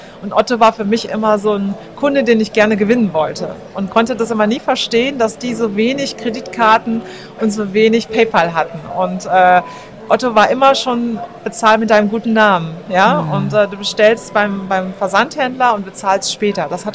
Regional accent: Germany; ich lebe in Deutschland, ich bin Deutsche und Deutschland ist meine Heimat.

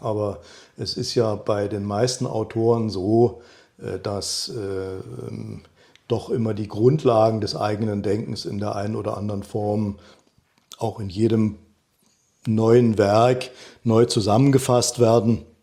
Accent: East Germany, Germany; ich bin ja in Ostdeutschland groß geworden, da war der Zugang zu westlicher Literatur sehr beschränkt.

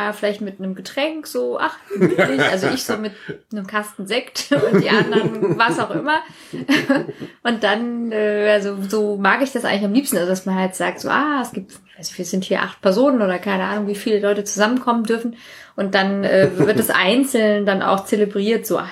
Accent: Sweden; da, wo ich herkomme, so halb aus Schweden

